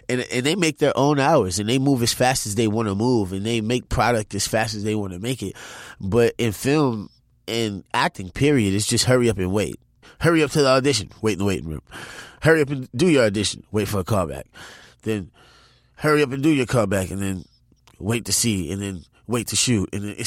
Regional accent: New Orleans, Louisiana, United States; I'm from New Orleans. I didn't see super huge oysters.

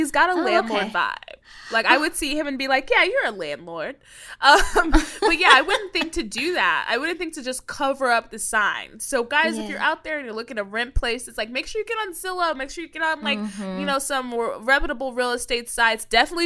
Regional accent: Texas, United States; You know, I'm from Texas.

